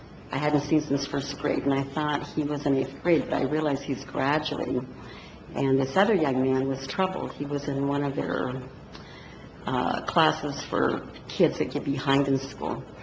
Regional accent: Warden, Washington, United States; now in Moses Lake, United States; I grew up in Warden, and I'm from Moses Lake now.

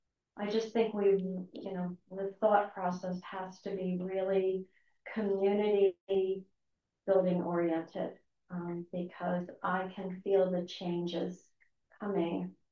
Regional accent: Feasterville, Pennsylvania, United States; I grew up in Feasterville, this lower Southampton area, and we used to go to the council, the township meetings when they started to build.

